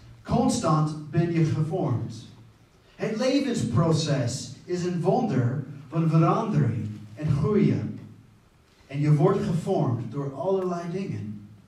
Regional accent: Netherlands; moved away as an adult; Ja, voor onze gasten, ik kom uit Nederland. Ik verwacht dat dat heel duidelijk is. Maar ik ben hier al nu ja, bijna 10 jaar.

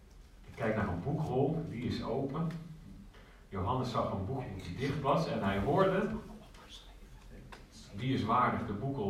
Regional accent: Leiden, South Holland, Netherlands; also born or lived in Utrecht / Amersfoort; Dan, opgegroeid in Leiden, gestudeerd in Utrecht, hier is vlakbij.

